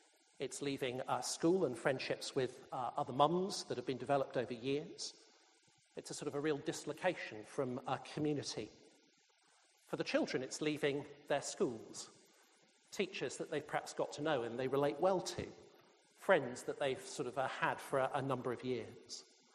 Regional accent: Birmingham, West Midlands, United Kingdom; I was actually born and brought up in Birmingham, so this is my sort of hometown.

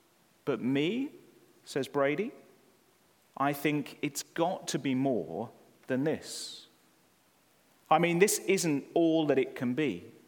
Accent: United Kingdom; especially as a Brit abroad.

